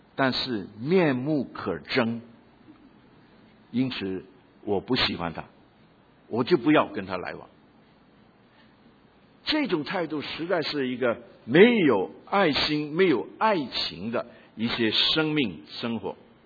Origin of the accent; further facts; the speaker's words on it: Guangdong, China; 就是我们广东人呢，常常就把别人当作鬼，只有是广东人才是人